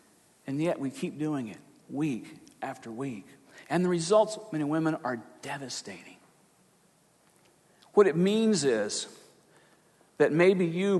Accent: the South, United States; Growing up in the Bible Belt, didn't know anything different.

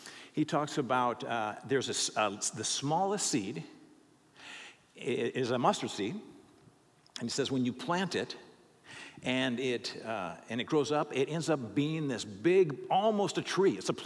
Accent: Lincoln, Nebraska, United States; because I grew up in Lincoln, Nebraska. It's where the state capital is.

